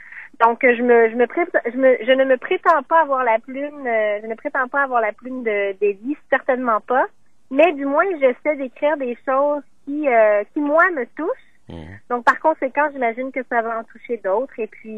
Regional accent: Montreal, Quebec, Canada; now in Ottawa, Canada; moi, j'ai grandi à Montréal. Je suis née à Québec, j'ai grandi à Montréal et là, ça fait à peu près 6 ans que je suis dans la région d'Ottawa.

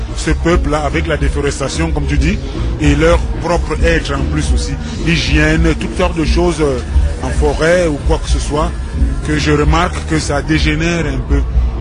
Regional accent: Sainte-Foy, Quebec, Canada; born there; Je suis né à Sainte-Foy, quand mes parents, mon père qui était un grand voyageur, a été ici.

